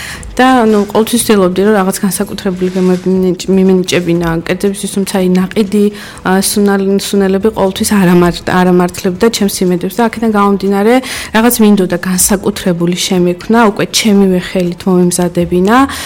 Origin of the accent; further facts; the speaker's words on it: Senaki, Samegrelo-Zemo Svaneti, Georgia; პირველ რიგში მე თვითონ სამეგრელოდან ვარ, სენაკიდან